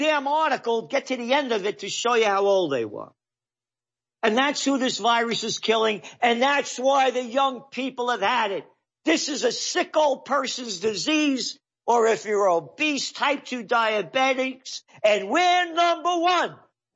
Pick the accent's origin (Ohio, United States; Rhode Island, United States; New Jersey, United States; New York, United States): New York, United States; The Bronx; I was a kid from the Bronx who moved to Yonkers.